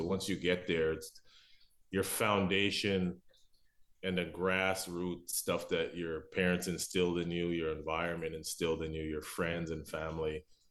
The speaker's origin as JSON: {"language": "English", "town": "Toronto", "region": "Ontario", "country": "Canada", "tie": "born or raised there", "said": "Like I said, growing up in Toronto, it's so diverse."}